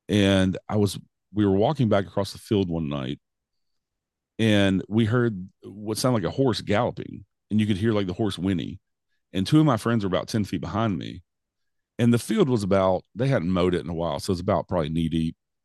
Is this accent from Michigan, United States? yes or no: no; Tennessee, United States; Like I said, growing up in Middle Tennessee, for sure.